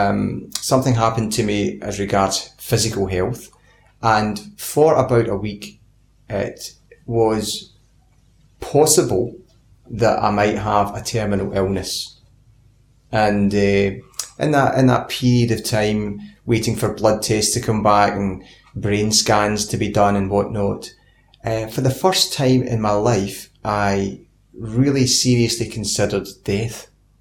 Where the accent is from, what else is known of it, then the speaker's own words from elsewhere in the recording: Scotland, United Kingdom; now in Australia; I am originally from Scotland, currently living in Australia. I'm 46 years of age, married to my wife Tracy, and we have four beautiful children.